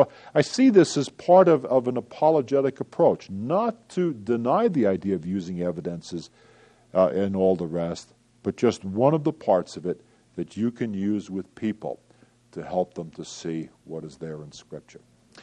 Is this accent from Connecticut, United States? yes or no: no; New York City, New York, United States; Now, by the way, I grew up in New York City, so you know that I'm not very familiar with farms and horses.